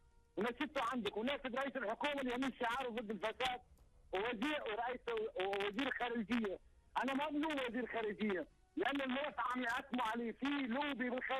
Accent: Tunisia; now in Syria; انا من نجيش برجع تونس لانه اول شيء اولادي يقروا هنا مولودين هنا. وثاني حاجه انا في تونس فقير جدا جدا

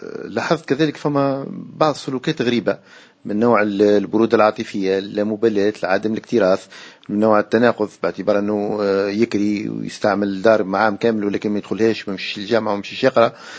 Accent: Tunisia; وانا ككل تونسي

